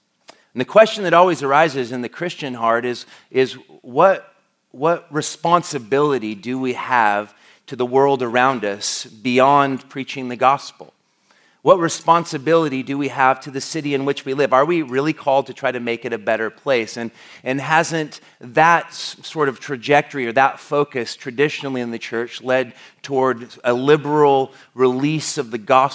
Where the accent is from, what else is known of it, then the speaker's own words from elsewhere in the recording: Longview, Washington, United States; I grew up in Longview, Kelso. How many of you have been to Longview, Kelso?